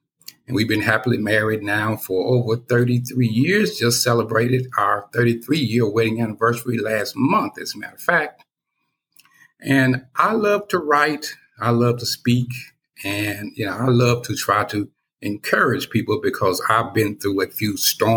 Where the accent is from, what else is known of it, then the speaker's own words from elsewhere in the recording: Deep South, United States; things were very, very tough for a young Black kid growing up in the Deep South in the 1960s.